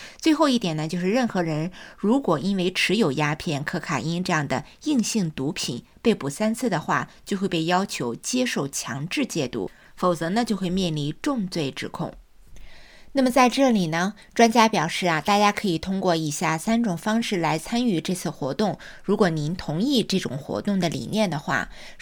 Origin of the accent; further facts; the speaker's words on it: California, United States; 相信我们加州人真是如人饮水，冷暖自知